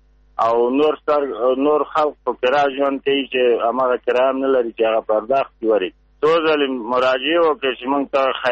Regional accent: Kapisa, Afghanistan; now in Kabul, Afghanistan; موږ کاپیسا ولایت نه استو، نشا ولسوالي پچغان درې نه راغلی.

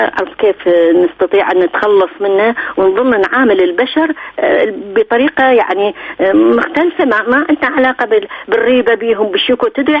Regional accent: Basra, Basra Governorate, Iraq; also born or lived in Zubair; وانا حقيقة بس الابتدائية قضيتها بالزبير بعد الابتدائية رحنا للبصرة امي انا من البصرة ابوي من الزبير

